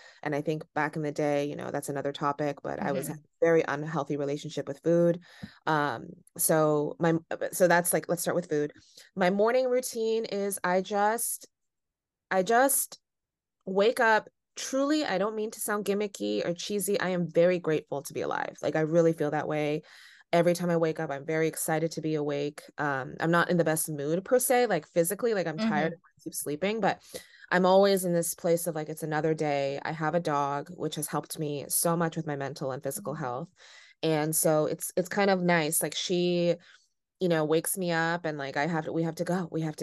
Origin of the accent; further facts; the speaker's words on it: San Francisco, California, United States; I will say that I grew up in the city. So I grew up in San Francisco, right? So that's a city in itself, very diverse.